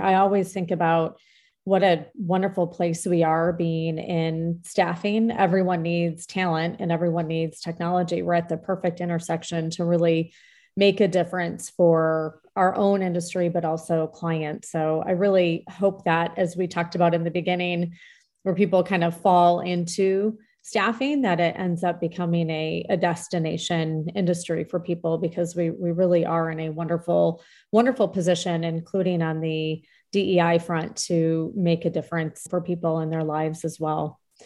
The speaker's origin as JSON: {"language": "English", "region": "Michigan", "country": "United States", "said": "I know we're both from Michigan."}